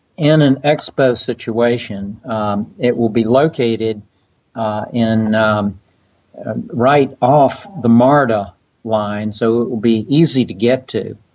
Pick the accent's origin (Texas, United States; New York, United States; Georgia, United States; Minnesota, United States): Georgia, United States; Atlanta; it be done in Atlanta, my hometown, to show some of my favorite places to run